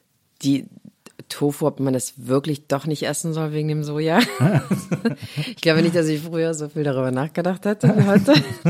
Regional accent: Saarlouis, Saarland, Germany; ich komme aus Saarlouis, das ist so, wie der Name schon sagt, von Louis XIV gebaut.

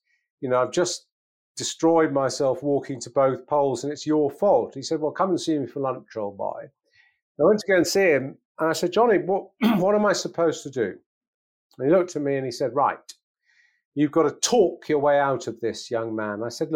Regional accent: England, United Kingdom; as an Englishman my age, had the guts

